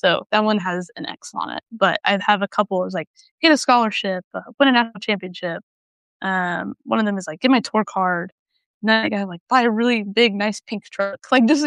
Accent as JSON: {"language": "English", "country": "New Zealand", "tie": "born or raised there", "said": "growing up in New Zealand, it was like, in the winter you'd play rugby and in the summer you'd play tennis."}